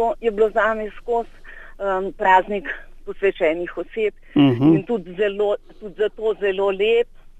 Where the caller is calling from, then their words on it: Primskovo, Lower Carniola, Slovenia; iz Primskovega na Dolenjskem.